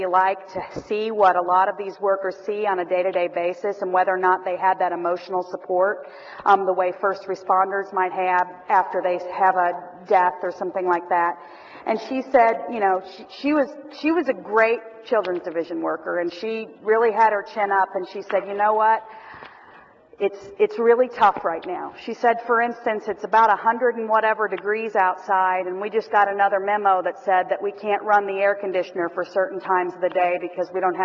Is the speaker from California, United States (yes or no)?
no; Branson, Missouri, United States; I'm actually from Branson, and my whole family still lives there